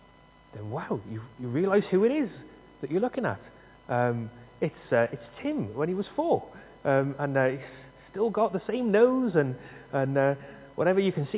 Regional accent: Cardiff, Wales, United Kingdom; in Cardiff, and there's people I haven't seen since I was about 15

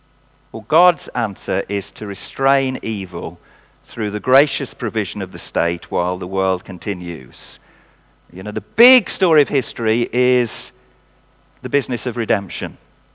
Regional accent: Midlands, United Kingdom; I'm probably a Saxon rather than a Norman. I come from the Midlands

